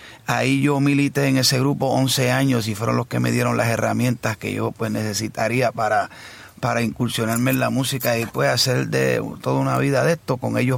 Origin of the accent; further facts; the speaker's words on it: New Jersey, United States; now in Orlando, United States; yo soy puertorriqueño, de padre puertorriqueño, nacido y criado en el estado de New Jersey. Hace 6 años me instalé en Orlando, Florida. Estoy a 3 horitas norte.